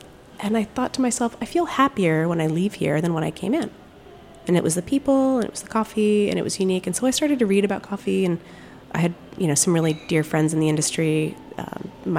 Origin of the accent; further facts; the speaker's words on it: Connecticut, United States; also born or lived in Massachusetts; I grew up in sort of half between Connecticut and Cape Cod.